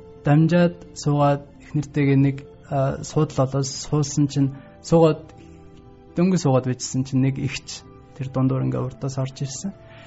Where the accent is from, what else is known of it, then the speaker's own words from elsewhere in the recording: Khentii Province, Mongolia; Би Хинтэй аймагт төрж өссөн.